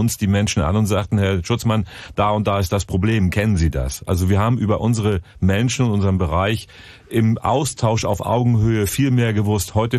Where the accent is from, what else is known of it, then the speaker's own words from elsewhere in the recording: Schleswig-Holstein, Germany; Ich komme ja vom Land aus Schleswig-Holstein